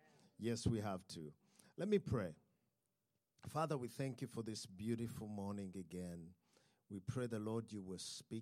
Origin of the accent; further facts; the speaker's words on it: Uganda; I come from Uganda